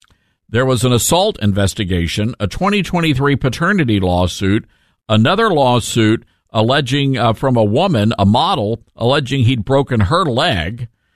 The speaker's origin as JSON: {"language": "English", "town": "Memphis", "region": "Tennessee", "country": "United States", "tie": "born or raised there", "said": "You know, I love Memphis, my hometown."}